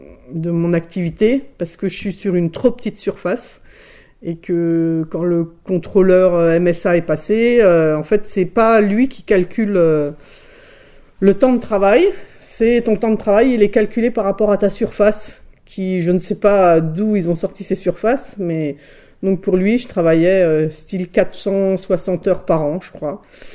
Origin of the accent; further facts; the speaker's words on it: Île-de-France, France; Alors, j'ai grandi principalement en banlieue parisienne, dans le Val d'Oise. Mais Nord-Val d'Oise, c'était ses limites entre campagne et ville, quoi.